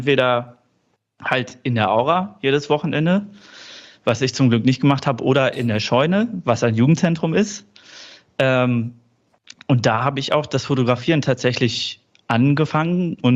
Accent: Ibbenbüren, North Rhine-Westphalia, Germany; born there; Ich komme nämlich eigentlich gar nicht aus Dortmund und auch nicht aus dem Ruhrgebiet. Ich bin nämlich geboren in Ibbenbüren. Aber da gab es auch bis zum Schluss, bis 2018, aktiven Steinkohlebergbau.

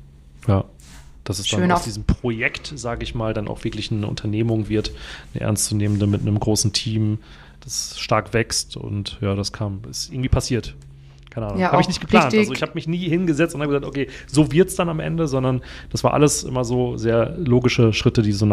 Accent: Bochum, North Rhine-Westphalia, Germany; moved away as an adult; bin 40, verheiratet, 3 Kinder, komme gebürtig aus dem Ruhrpott. Bin in Bochum aufgewachsen, tief im Westen.

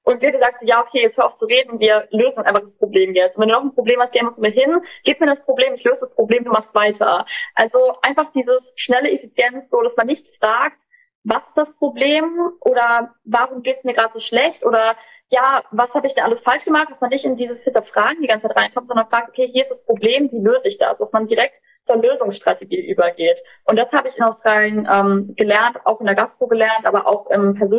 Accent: Germany; So, ich komme aus Deutschland

